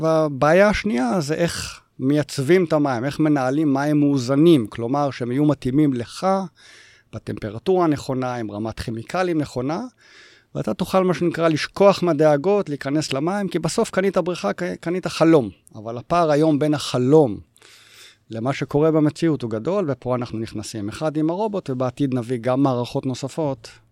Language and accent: Hebrew; Montreal, Quebec, Canada; now in Shimshit, Israel; אני מכיר את מונטריאול, גדלתי שם בתור ילד, אז נורא נורא קר